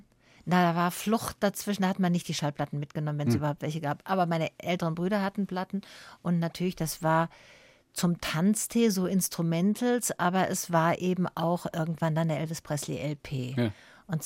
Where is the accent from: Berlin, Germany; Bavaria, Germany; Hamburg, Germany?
Berlin, Germany; Ja, ich weiß, ich komme aus Berlin und in Großstädten ist es sowieso jetzt nochmal.